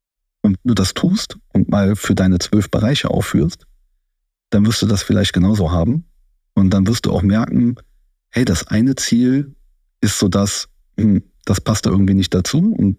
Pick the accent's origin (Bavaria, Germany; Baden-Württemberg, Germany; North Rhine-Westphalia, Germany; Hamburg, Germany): North Rhine-Westphalia, Germany; Cologne; Ich bin im Prinzip in Köln groß geworden. Bin in Köln aufgewachsen. Seit ich denken kann, bin ich Kölner. Kann Kölsch sprechen. Bin auch mit der kölschen Sprache auch aufgewachsen. Meine Großeltern haben Kölsch gesprochen.